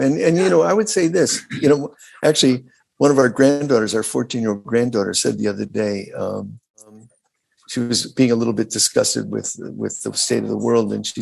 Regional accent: Chicago, Illinois, United States; because in Chicago, which is my hometown and where I do all my political work, and I think it is an important hub of so many movements.

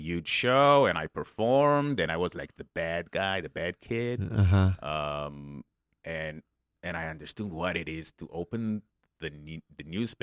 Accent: Israel; Yeah, I grew up in Israel. And then, again, since 13, I visited London and Europe a ton.

